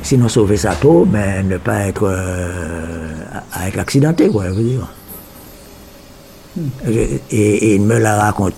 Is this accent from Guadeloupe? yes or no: yes; Guadeloupe; now in France; Chez nous, en Guadeloupe, en Martinique. En Guadeloupe, on dit patate.